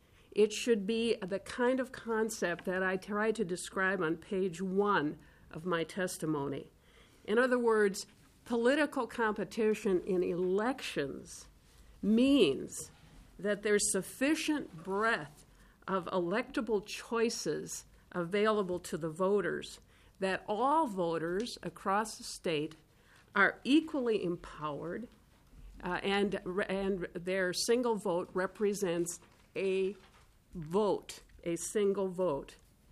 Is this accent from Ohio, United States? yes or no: no; Minnesota, United States; My name is … I am from Fairvote, Minnesota.